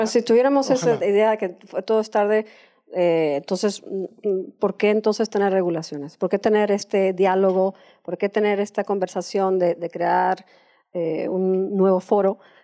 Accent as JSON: {"language": "Spanish", "country": "United States", "second_language": "Spanish", "said": "Yo soy gringa, perdón, American."}